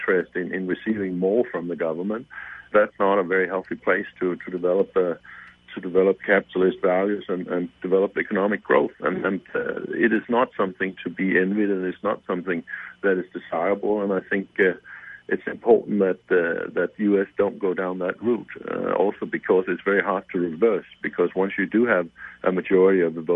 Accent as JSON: {"language": "English", "country": "Denmark", "second_language": "English", "said": "where I come from Denmark"}